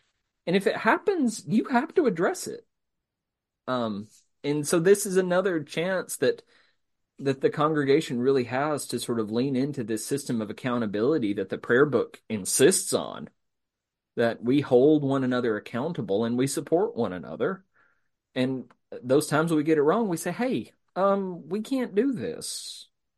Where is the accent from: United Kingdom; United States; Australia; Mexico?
United Kingdom; England; As an English guy, I find the tense of this being extremely fruitful for exploration.